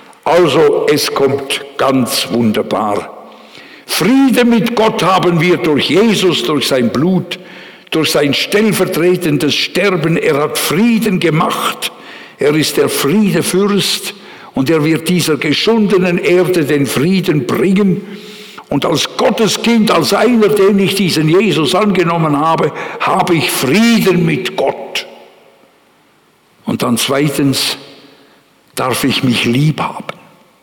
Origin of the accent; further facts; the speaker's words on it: Bern, Switzerland; Ich bin ja ein Berner.